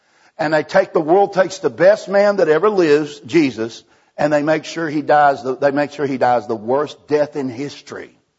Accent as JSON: {"language": "English", "region": "Texas", "country": "United States", "lives_now": "Alabama, United States", "said": "Back where I live in Alabama now. But I'm from Texas, and that's what we call it over here, too."}